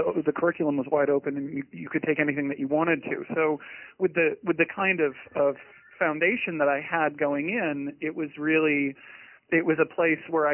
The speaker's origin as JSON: {"language": "English", "town": "Portland", "region": "Maine", "country": "United States", "tie": "born or raised there", "said": "Well, I grew up just outside of Portland, Maine, which is a gorgeous place to live"}